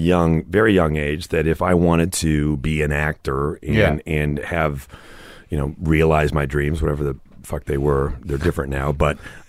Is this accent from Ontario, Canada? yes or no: yes; Toronto, Ontario, Canada; born there; I'm Canadian born.